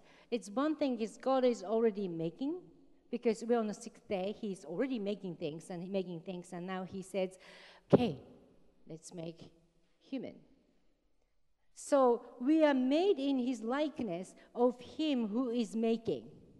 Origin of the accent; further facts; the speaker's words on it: Japan; Because as I came from Japan, and we talk about all the time about different cultures, saying we use chopsticks and you use knife and fork, we eat rice and you eat bread